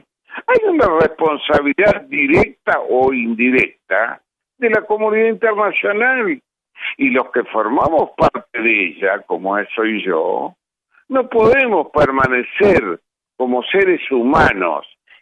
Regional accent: Argentina; Eso es lo que me mueve a mí como argentino

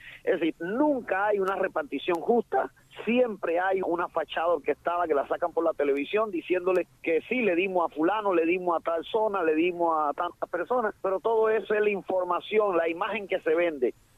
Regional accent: Cuba; para mí como cubano es una vergüenza que en nuestro país esté ocurriendo cosas como esta.

